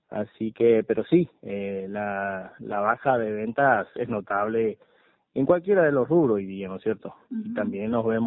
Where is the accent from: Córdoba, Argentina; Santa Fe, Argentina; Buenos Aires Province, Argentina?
Buenos Aires Province, Argentina; San Pedro; yo soy de San Pedro, tengo un negocio, una agroferretería